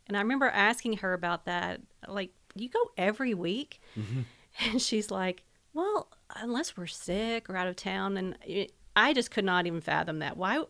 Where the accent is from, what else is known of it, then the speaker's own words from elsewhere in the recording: Murfreesboro, Tennessee, United States; I grew up here in Murfreesboro.